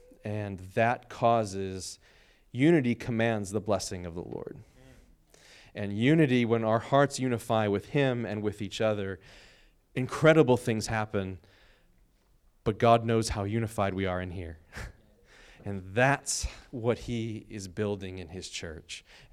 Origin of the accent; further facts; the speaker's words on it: Hagerstown, Maryland, United States; So now when I grew up in Hagerstown, Maryland, so go from Pittsburgh to Hagerstown, we always go by Bedford.